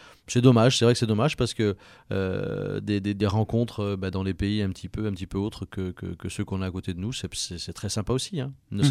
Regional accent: Marseille, Provence-Alpes-Côte d'Azur, France; Moi, je suis Marseillais.

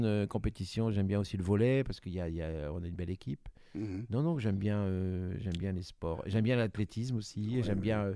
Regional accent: Brittany, France; je suis breton

